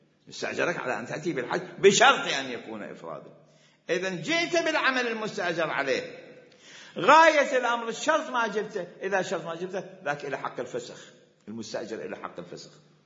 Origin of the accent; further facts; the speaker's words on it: Iraq; اشترط أجرني على حج التمتع بلدي أنا هم من العراق